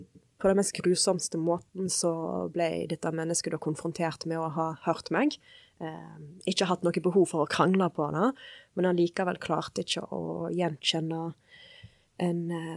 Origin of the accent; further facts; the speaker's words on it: Western Norway, Norway; Norwegian is a second language; Jeg vokste jo opp på Elite og på Vestlandet. Det jo derfor jeg lærte meg jo norsk når jeg begynte på skolen.